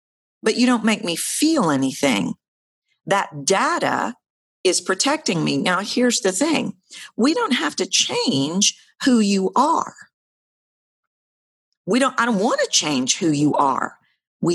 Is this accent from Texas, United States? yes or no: yes; Houston, Texas, United States; also born or lived in New York City / Dallas; now in Los Angeles, United States; I've always lived in big cities. I grew up in Houston. I lived in New York City for years. I lived in Dallas. I live in Los Angeles now.